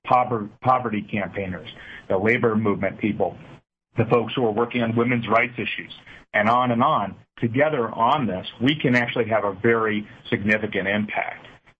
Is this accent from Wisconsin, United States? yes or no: yes; Wisconsin, United States; I mean, I'm from Wisconsin, and we were that conflict point for some time.